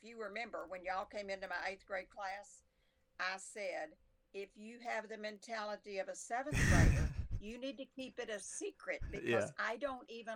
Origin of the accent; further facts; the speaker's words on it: Dallas, Texas, United States; Yes, I grew up in Dallas.